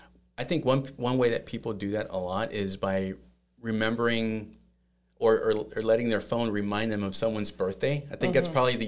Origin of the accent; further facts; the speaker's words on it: Dallas, Texas, United States; So I am originally from Dallas, Texas. So I am a Texan.